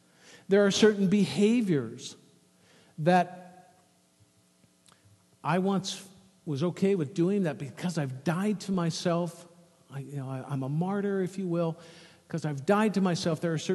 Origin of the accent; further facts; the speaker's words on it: United States; I've born and raised in the United States during, you know, I mean, I've never been in war.